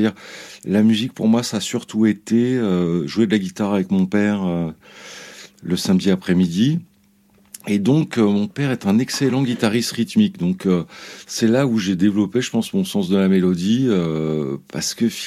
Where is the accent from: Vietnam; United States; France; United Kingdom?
France; Faire de la musique quand on est français, c'est pas facile